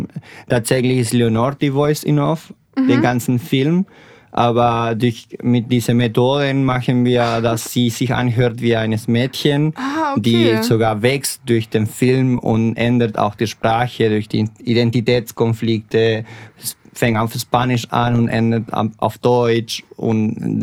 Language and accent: German; Tomé, Biobío, Chile; now in Tübingen, Germany; ich komme aus Tomé, ist eine kleine Stadt in Chile, in der Achterregion. Und ich wohne seit 10 Jahren in Tübingen. Ich bin Tübinger, meine Familie kommt aus Tübingen … ist aus Tübingen seit 1200. … sind um 1870 nach Chile umgezogen